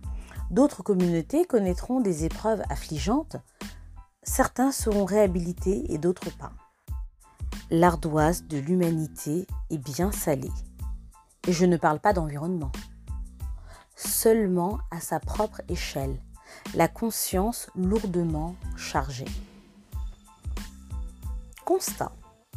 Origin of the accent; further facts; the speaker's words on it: Centre-Val de Loire, France; Je suis originaire de la Beauce. J'ai failli le perdre. Pour les plus insistants, j'ai beau dire que j'ai toujours vécu ici